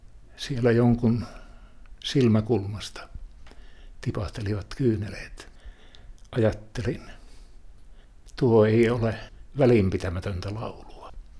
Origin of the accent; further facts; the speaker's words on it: North Karelia, Finland; now in Pudasjärvi, Finland; Olen lähtöisin Pohjois-Karjalasta.